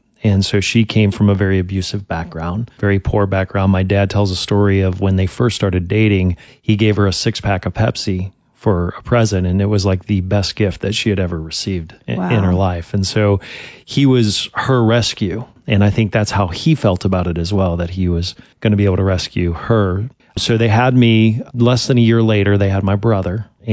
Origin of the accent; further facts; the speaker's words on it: Kentucky, United States; born there; I was born in Kentucky back in the 1970s, and my mom was really young.